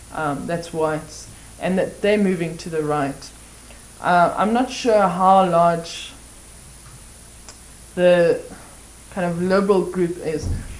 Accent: Cape Town, Western Cape, South Africa; Okay, I come from Cape Town, which is generally thought of as the liberal centre of South Africa.

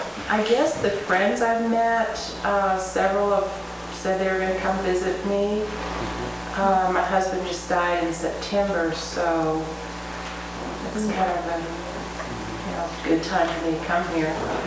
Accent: Austin, Texas, United States; I'm from Austin, Texas.

